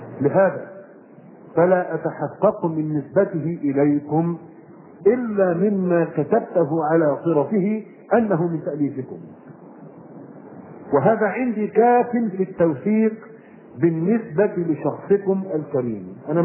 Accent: Egypt; هذا النموذج الاخر من انسان جاوى الذي يوجد عندنا في مصر

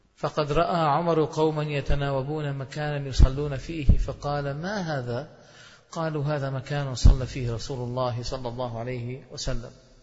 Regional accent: Damascus, Damascus Governorate, Syria; وأنا دمشقي أقول

